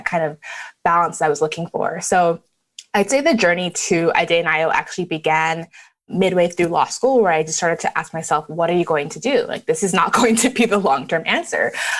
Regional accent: Canada; also born or lived in Lagos, Nigeria; So I was born in Nigeria in Lagos and left when I was pretty young. We moved to Canada. And while in Canada, we moved around to different cities.

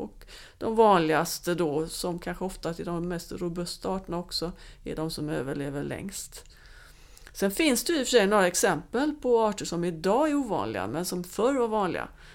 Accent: Västra Götaland County, Sweden; Jag är ju bohuslänning.

